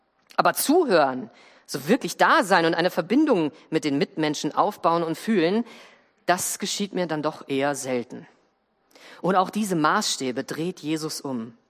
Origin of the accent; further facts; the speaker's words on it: Northern Germany, Germany; ich komme nicht, ich komme aus dem Norden.